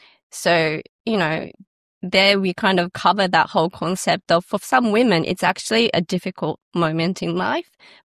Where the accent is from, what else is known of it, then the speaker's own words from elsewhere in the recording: Australia; I grew up here in Australia.